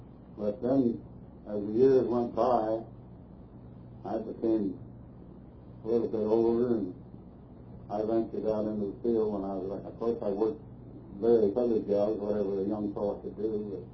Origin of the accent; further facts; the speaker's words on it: Kansas City, Missouri, United States; born there; I grew up, I was born in Kansas City, Missouri.